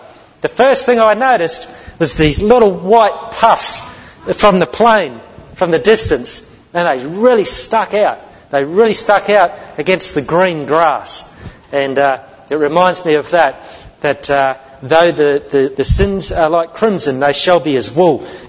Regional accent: New Zealand; moved away; Well, I come from New Zealand originally. That's where I was born.

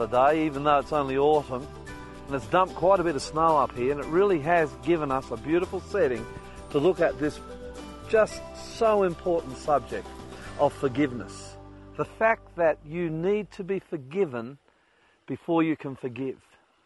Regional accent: Queensland, Australia; I'm a boy from Queensland. I had never seen snow.

